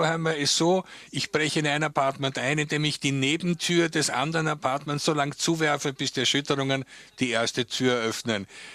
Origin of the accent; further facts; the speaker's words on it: Germany; now in Austria; Ich bin aus Deutschland, lebe aber in Österreich seit mehreren Jahren, habe mein PhD-Studium und in Graz studiert